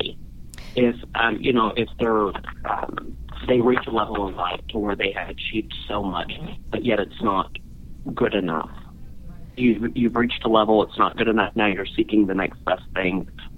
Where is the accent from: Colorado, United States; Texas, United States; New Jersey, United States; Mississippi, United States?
Texas, United States; From Texas.